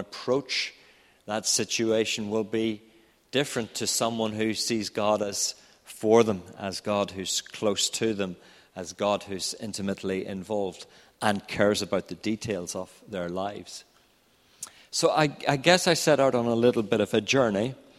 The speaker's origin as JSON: {"language": "English", "region": "Northern Ireland", "country": "United Kingdom", "said": "we're from Northern Ireland"}